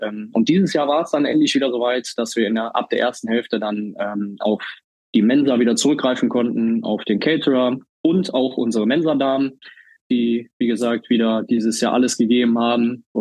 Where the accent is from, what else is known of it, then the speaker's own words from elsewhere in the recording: Düsseldorf, North Rhine-Westphalia, Germany; ich komme aus Düsseldorf, auch eine Großstadt